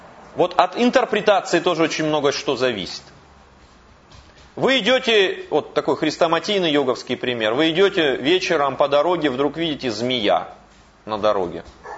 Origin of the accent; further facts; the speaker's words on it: Budyonnovsk, Stavropol Krai, Russia; Вот я помню мой родной город Буденновск